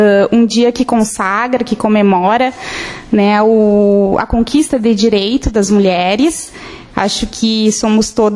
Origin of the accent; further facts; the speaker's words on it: Uruguaiana, Rio Grande do Sul, Brazil; now in Santa Maria, Brazil; mas eu nasci em Uruguaiana, né? E fiz a vida em Santa Maria